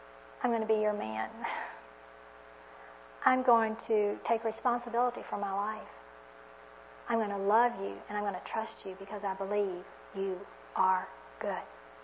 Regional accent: Texas, United States; I guess you all figured out by now I'm from Texas, because I was getting ready to say, y'all, God is not fair.

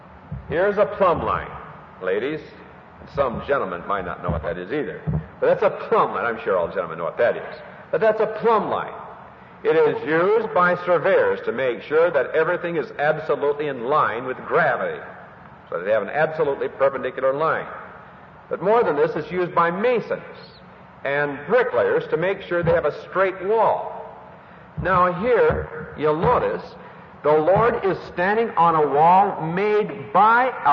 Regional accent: Hinckley, Minnesota, United States; The one claim that my hometown has to fame is a fire. One of the largest forest fires in the whole of Minnesota happened at Hinckley

